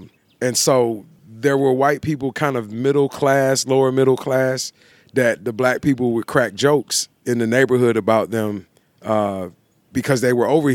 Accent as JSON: {"language": "English", "town": "Atlanta", "region": "Georgia", "country": "United States", "tie": "born or raised there", "said": "it was unique growing up in the West End, and it had its own, and to a certain extent, still does have its own brand. Atlanta being classified as a slight black city, so it had like a ton of black neighborhoods."}